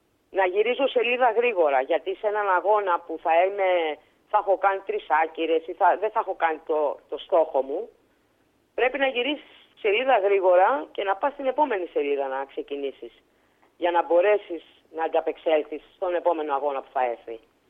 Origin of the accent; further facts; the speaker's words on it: Chios, North Aegean, Greece; επειδή πήγαινα στο νησί μου, πήγαινα στη Χίο για να κάνουμε τους αγώνες